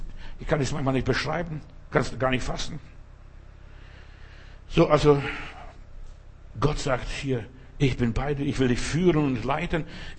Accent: England, United Kingdom; German is a second language; now in Berlin, Germany; Es hat geschüttet, würde sagen, als Engländer, Hunde und Katzen.

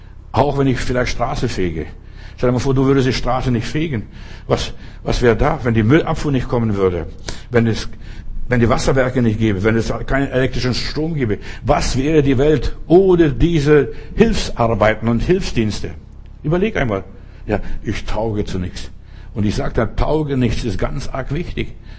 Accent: Russia; Bei uns in Russland hat man einen Witz gemacht.

